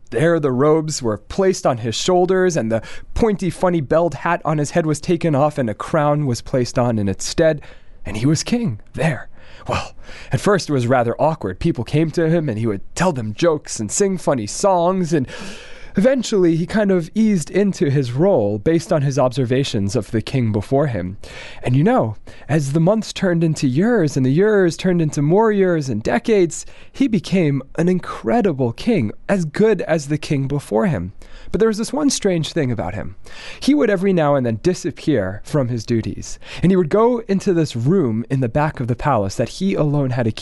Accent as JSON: {"language": "English", "town": "Dallas", "region": "Texas", "country": "United States", "tie": "born or raised there", "said": "I grew up in Dallas at this Jewish school, Solomon Schechter"}